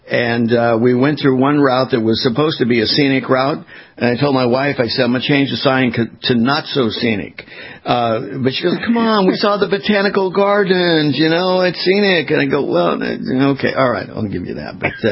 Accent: California, United States; I mean, hey, look, you're in California. I was born and raised in California.

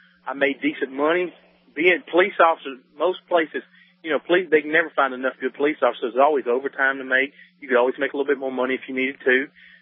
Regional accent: the South, United States; You know, not to put down, because I'm from the South. I haven't always lived there.

